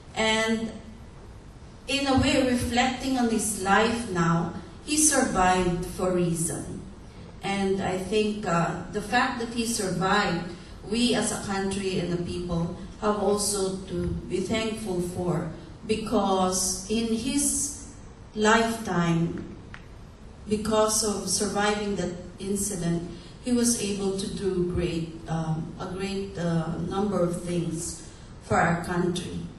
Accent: Negros Island Region, Philippines; I was in the province, I'm from Negros

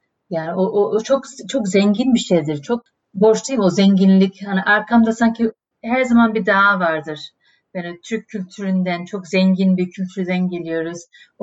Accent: Melbourne, Victoria, Australia; now in Sydney, Australia; Ben bir sene sonra doğuyorum, 1970'te. Kardeşim de 1971'de doğuyor. Biz ikimiz de burada doğduk. Collingwood'da yaşadık.

